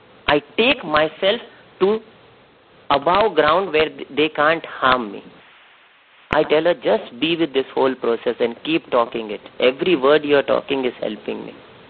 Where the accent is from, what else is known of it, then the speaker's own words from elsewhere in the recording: India; I'm an Indian staying there, so anybody can come and take my passport.